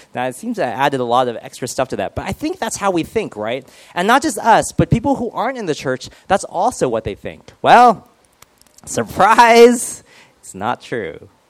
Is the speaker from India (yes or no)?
no; United Kingdom; accent: British; Isaac is not impressed with my British accent, I can see.